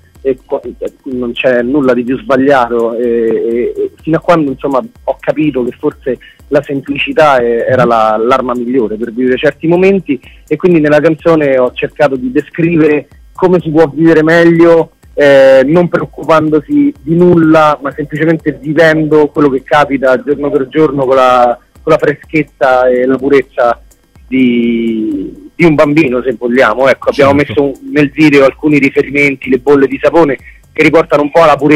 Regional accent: Orvieto, Umbria, Italy; now in Rome, Italy; Allora, il video è stato girato ad Orvieto, che è la mia città. Io sono di Orvieto, anche se, ripeto, oggi mi trovo a Roma

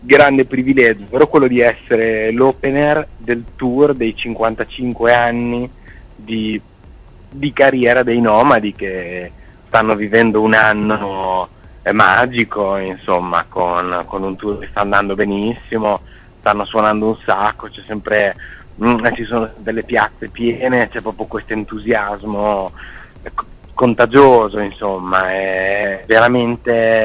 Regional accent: Rimini, Emilia-Romagna, Italy; Tornavo a casa, perché io sono di Rimini

